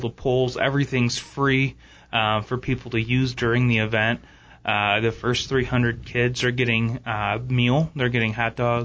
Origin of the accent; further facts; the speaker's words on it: Michigan, United States; it's not very expensive like hockey was where I grew up in Michigan.